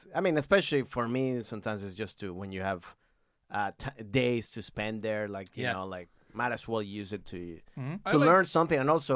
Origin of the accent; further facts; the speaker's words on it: Maryland, United States; I'm from Maryland.